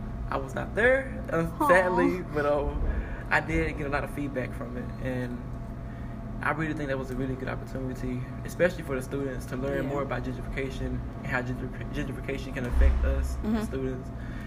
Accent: Dallas, Texas, United States; Yes, growing up in North Dallas, I have watched stores change, prices go up

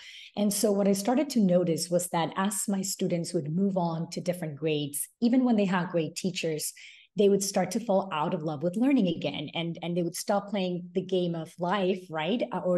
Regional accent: Panama; I'm from Panama originally, but because of my dad's job, we had to move around a lot.

